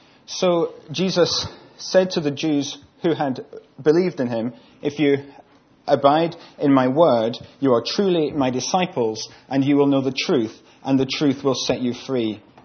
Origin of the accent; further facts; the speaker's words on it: Scotland, United Kingdom; In some of the places that I have travelled abroad, when people discover that I'm from Scotland, often the conversation runs something like this.